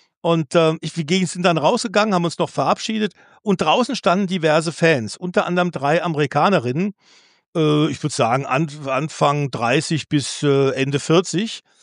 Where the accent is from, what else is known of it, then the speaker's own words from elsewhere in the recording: Germany; wir kommen aus Deutschland, müssen dann unserem Akzent hier auch kennen und hören